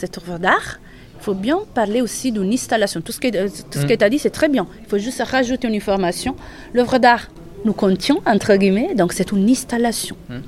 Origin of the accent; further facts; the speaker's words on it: Italy; En langue italienne, notamment parce que je suis italienne